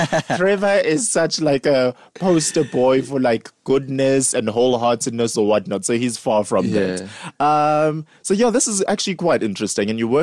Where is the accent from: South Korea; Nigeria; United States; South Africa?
South Africa; you go overseas, you're like, I'm from South Africa.